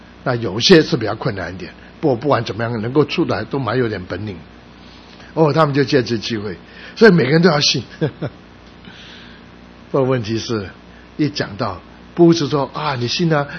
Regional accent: Guangzhou, Guangdong, China; 我在广州长这么大

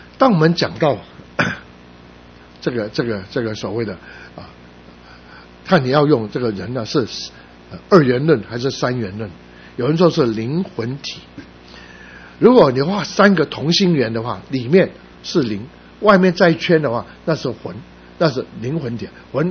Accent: Taiwan; 我是台湾的也是广东人

